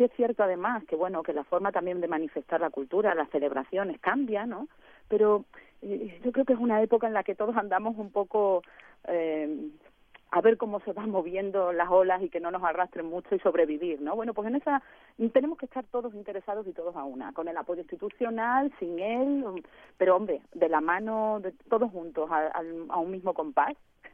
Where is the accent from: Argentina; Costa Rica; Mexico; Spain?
Spain; Extremadura; A los gitanos porque somos extremeños